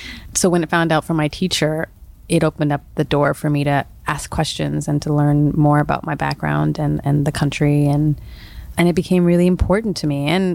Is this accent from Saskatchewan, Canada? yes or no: no; Vancouver, British Columbia, Canada; So my father did grow up in Palace, and I grew up in Vancouver.